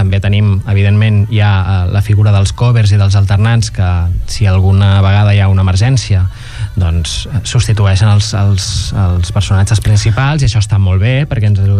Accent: Terrassa, Catalonia, Spain; Sí, soc de Terrassa, soc terrassenc.

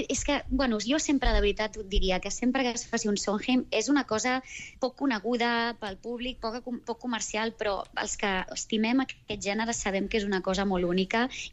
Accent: Catalonia, Spain; Som molts catalans, eh? A veure, som molts catalans de tot arreu

